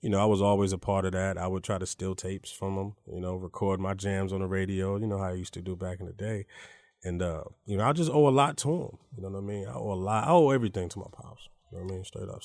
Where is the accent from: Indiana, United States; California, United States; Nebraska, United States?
Indiana, United States; South Bend; born there; also born or lived in Germany / Kansas / Charlotte; So, you know, I was born in South Bend, you know, have a lot of roots there.